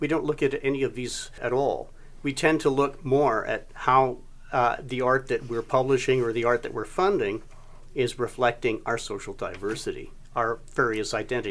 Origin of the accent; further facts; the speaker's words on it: Fernie, British Columbia, Canada; born there; also born or lived in Vernon / Vancouver / Seattle / Edmonton; I was born in Fernie. So I'd lived in Fernie, Vernon, in the Okanagan, Vancouver, Seattle, Edmonton, and Windsor.